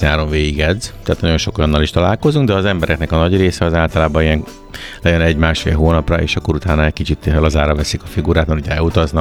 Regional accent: Délegyháza, Pest, Hungary; now in Budapest, Hungary; vidékről, mely Délegyházáról származom, onnan kezdtem az egészet, és felkerültem ugye Pestre

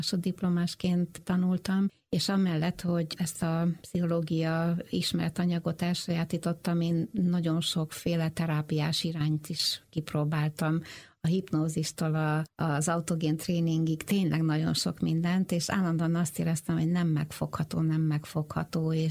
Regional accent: Pécs, Baranya, Hungary; és én egy pécsi lány vagyok, és egyértelmű volt egyke pécsi lány, hogy én nem fogok tudni elmenni Pécsről máshova tanulni

